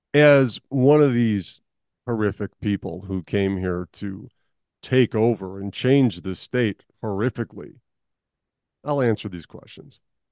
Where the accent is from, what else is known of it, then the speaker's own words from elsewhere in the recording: Illinois, United States; accent: Chicago; I'm originally from Illinois. You could still hear the Chicago accent when I talk sometimes. And I get this weird hybrid of Western and Chicago accents.